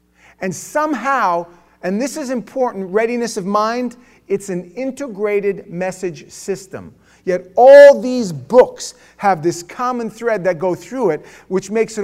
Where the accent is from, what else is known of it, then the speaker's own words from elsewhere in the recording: New York City, New York, United States; I don't know how you grew up, but I grew up in New York City.